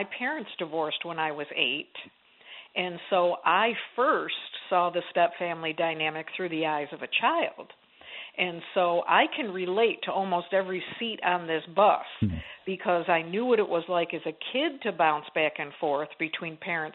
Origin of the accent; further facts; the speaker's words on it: New York, United States; I tease about, you know, I grew up in Western New York near Buffalo, New York, and it was pretty cold, similar to what you're experiencing.